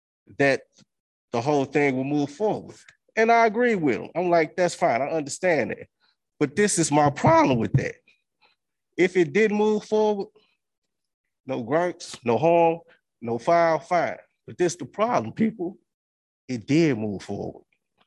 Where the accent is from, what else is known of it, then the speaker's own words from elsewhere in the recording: University City, Missouri, United States; What I'm from University City, grew up in University City, went to University City and graduated, put a business in University City. I had to move because of the progress.